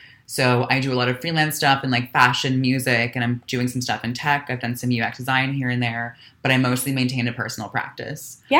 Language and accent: English; Poughkeepsie, New York, United States; also born or lived in Bronx; Okay, so I was born in the Bronx, went to high school upstate in the good old Poughkeepsie, New York.